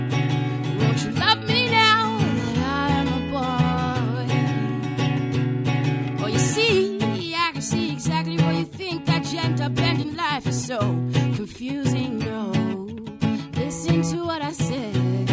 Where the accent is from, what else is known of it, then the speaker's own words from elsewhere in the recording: New York, United States; now in Virginia, United States; Yeah, it was quite the transition because I was raised in New York, and my family, my mother specifically, we moved down to Virginia to be closer to my grandparents in a very, very small rural town that was not very accepting.